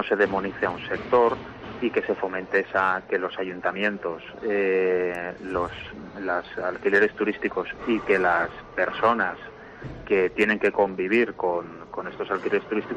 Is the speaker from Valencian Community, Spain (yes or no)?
yes; Valencian Community, Spain; nuestra manera de ser, nuestra idiosincrasia como valencianos, que recibimos con los brazos abiertos